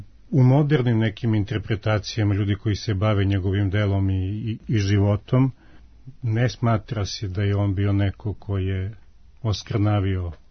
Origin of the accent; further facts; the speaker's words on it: Serbia; Iz Srbije, bako, mi odgovaramo.